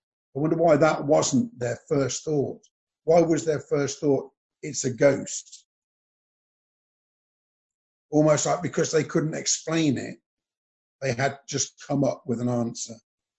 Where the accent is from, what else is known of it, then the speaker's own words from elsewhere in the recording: United Kingdom; But being good British people, we hide them.